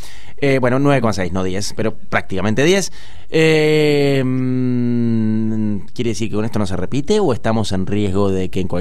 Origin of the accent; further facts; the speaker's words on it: Buenos Aires, Argentina; yo soy muy porteño, tengo ese defecto.